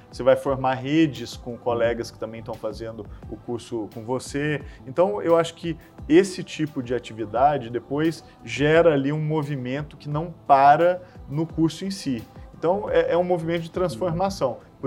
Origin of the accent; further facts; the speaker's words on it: Brazil; E num belo dia a gente estava gravando em Pequim e a gente, como brasileiro, gosta de improvisar, né?